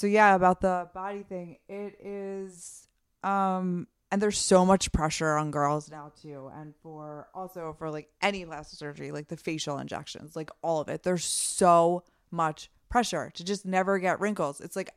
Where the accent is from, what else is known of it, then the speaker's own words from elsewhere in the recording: Reading, Pennsylvania, United States; Yeah, I grew up in Reading.